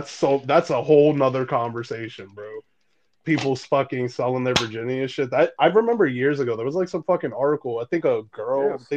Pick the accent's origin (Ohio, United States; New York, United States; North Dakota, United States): New York, United States; Bronx; And honestly, my brother being gay, you know, growing up in the South Bronx, you know, especially him, he's in his 30s now, you know, it honestly wasn't easy.